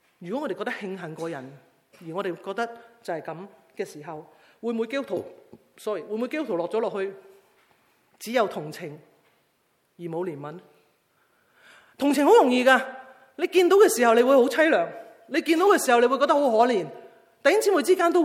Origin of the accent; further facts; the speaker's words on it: China; 这个是我们中国人的文化，中国文化带来的一种枷锁